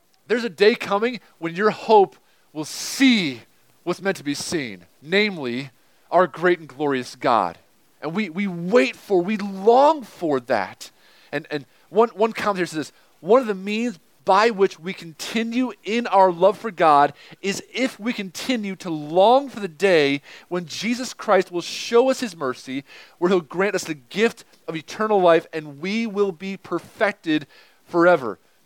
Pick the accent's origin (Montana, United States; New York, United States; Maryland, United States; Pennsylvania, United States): New York, United States; I'm from New York originally, and it doesn't really matter where I'm from probably